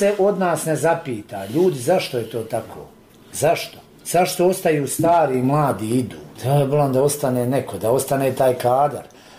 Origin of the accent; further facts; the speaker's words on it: Bosnia & Herzegovina; born there; Ljudi, ja sam rođen u Bosni i Hercegovini, to je moja zemlja.